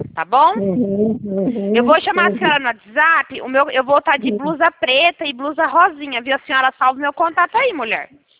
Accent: São Paulo, Brazil; Eu sou de São Paulo.

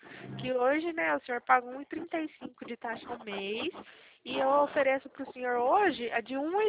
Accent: São Paulo, Brazil; eu sou do interior de São Paulo

